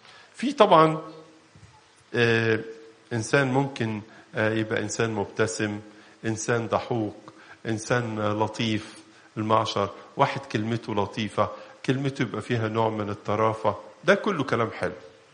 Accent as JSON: {"language": "Arabic", "country": "Egypt", "said": "يمكن من التحديات اللي موجودة عندنا في مصر النهاردة الإشاعات الكتيرة اللي بتطلع"}